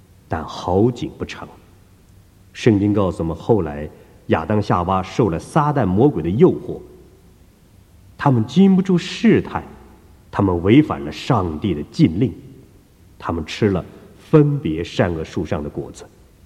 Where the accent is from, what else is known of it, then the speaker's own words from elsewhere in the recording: China; 这也是我们中国人所说的夫唱妇随，琴瑟和鸣，履结同心，一世一家。